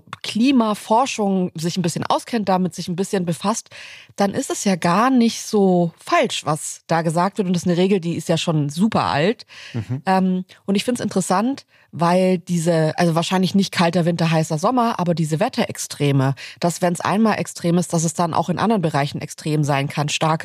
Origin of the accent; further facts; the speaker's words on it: Southern Germany, Germany; nach Süddeutschland, wo ich aufgewachsen bin